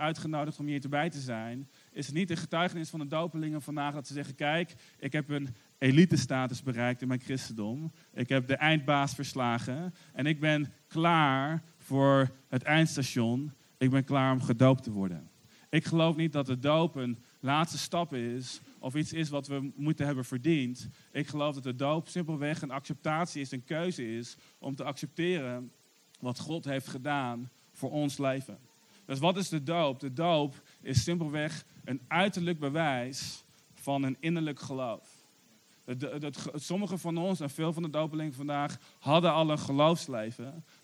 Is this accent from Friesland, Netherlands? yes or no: no; Arnhem, Gelderland, Netherlands; We hebben daar een C3-kerk in Arnhem. Daar ben ik opgegroeid.